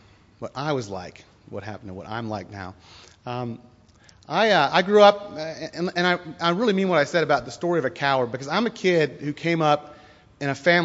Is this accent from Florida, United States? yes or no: yes; Tampa, Florida, United States; I grew up in Tampa, Florida. I went to a little private Greek Orthodox church school, which had a very good reputation in our town